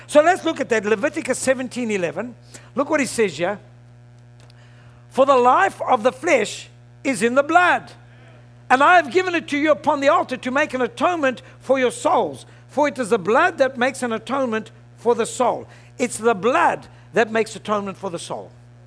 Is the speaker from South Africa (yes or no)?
yes; South Africa; born there; And I was born in South Africa. I had no say in the matter.